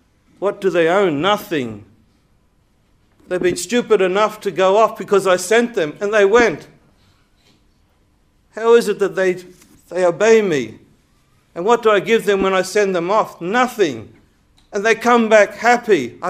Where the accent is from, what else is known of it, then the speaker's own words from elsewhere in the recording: Brisbane, Queensland, Australia; I grew up in Brisbane, and I'm not a Queenslander anymore.